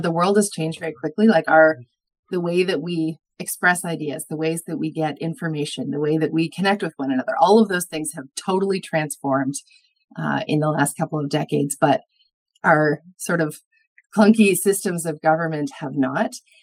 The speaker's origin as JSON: {"language": "English", "region": "London", "country": "United Kingdom", "said": "this is just speaking as like a citizen, as a Londoner, as somebody who I'm sure is not alone in this city"}